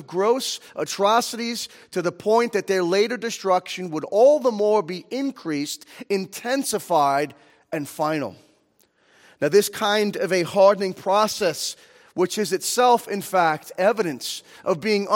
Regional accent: Copaic, United States; I grew up in Copaic, went to all the Copaic schools, you know, the grade school, high school, junior high, and everything was public school.

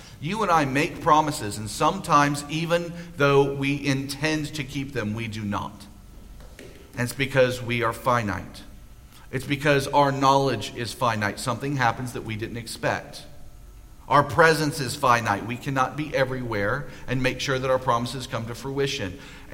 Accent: United States; I'm an American.

